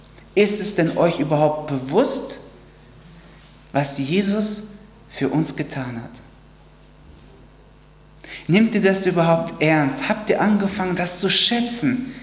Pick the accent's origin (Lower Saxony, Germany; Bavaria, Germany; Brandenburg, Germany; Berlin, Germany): Lower Saxony, Germany; Ankum; Wir kommen aus Ankum, das ist der Landkreis Osnabrück, und sind auch dort in der Ortsgemeinde Mitglieder und dienen da dem Herrn.